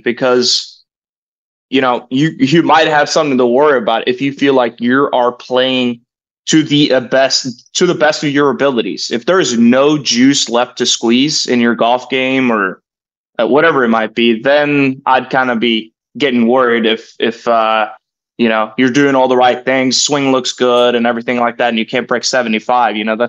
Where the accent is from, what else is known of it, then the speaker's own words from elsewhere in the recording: Norway; Well, I would say like, when I grew up in Norway and even coming to school here in my first few years